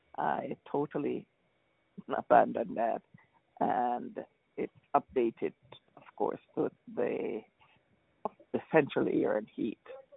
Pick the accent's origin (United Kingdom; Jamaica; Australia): Jamaica; moved away; I said I'm from Jamaica.